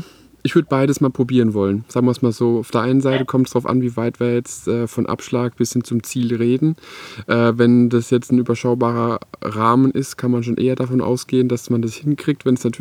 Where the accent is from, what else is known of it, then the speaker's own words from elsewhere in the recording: Kurpfalz, Germany; wo ich eben wohne und auch aufgewachsen bin in der Kurpfalz